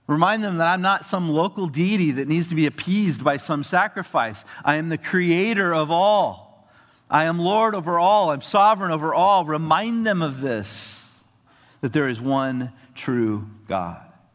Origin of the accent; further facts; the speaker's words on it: Atascadero, California, United States; she found out that I grew up in Atascadero, which is the town that she grew up in.